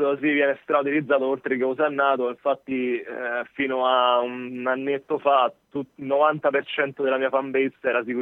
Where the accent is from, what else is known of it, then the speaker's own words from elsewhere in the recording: Rome, Lazio, Italy; Esatto, che sono romano.